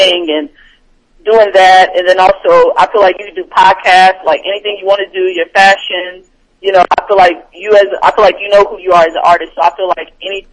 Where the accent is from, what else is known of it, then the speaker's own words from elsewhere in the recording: Oklahoma, United States; Oh, that's got to be a Midwest thing, because I'm from Oklahoma, so we say it just like that.